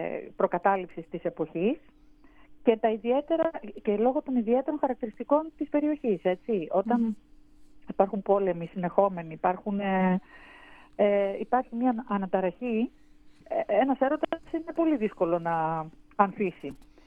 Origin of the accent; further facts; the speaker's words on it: Western Greece, Greece; Όχι, δεν κατάγομαι εγώ από εκεί. Όχι, εγώ είμαι από την Πελοπόννησο, από το νομό Αχαΐας.